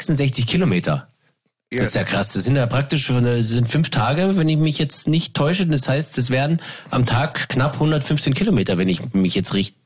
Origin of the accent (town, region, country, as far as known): Bavaria, Germany; now in Berlin, Germany